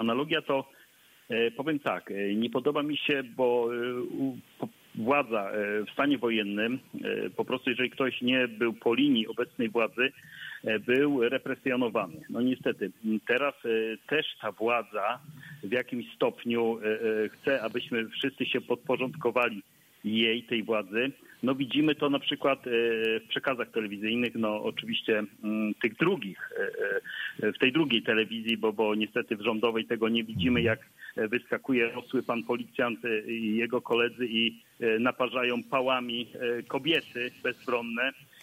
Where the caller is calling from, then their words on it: Nowy Tomyśl, Greater Poland Voivodeship, Poland; Ja też jestem z Nowego Tomyśla.